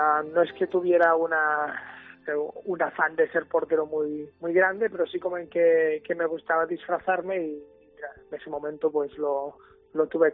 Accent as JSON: {"language": "Spanish", "town": "Arenys", "region": "Catalonia", "country": "Spain", "tie": "born or raised there", "said": "Empecé en mi pueblo, en Arenys, hasta la etapa de juveniles, de infantiles, que dimos el paso al Barça."}